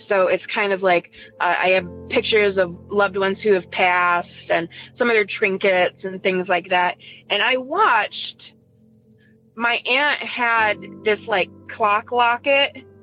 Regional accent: Ohio, United States; Hi, everybody. … I'm from Northeast Ohio.

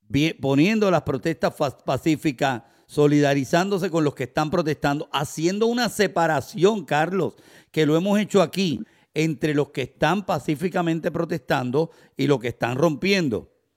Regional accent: Puerto Rico; voy a decir un refrán que hacen en mi país, en Puerto Rico.

